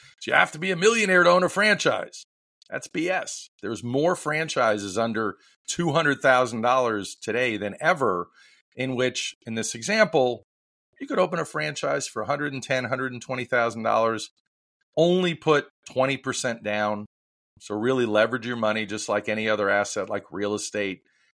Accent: New York, United States; grandpa owned a whole bunch of supermarkets in Brooklyn. I grew up in New York and I got to see the business owner unfold in front of me.

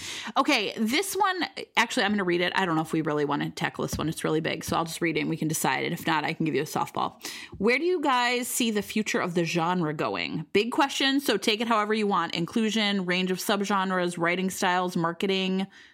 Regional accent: Elyria, Ohio, United States; But I grew up in Cleveland, Elyria, Ohio

